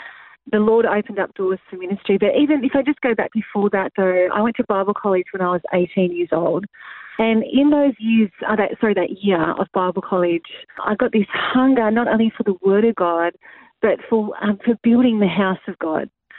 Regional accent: Sydney, New South Wales, Australia; I was raised in Sydney, so in the southwest area.

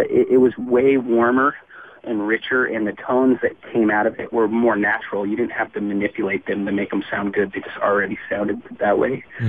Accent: Eugene, Oregon, United States; I growing up in Eugene or going to school there and stuff, there's just a very collective group of people there.

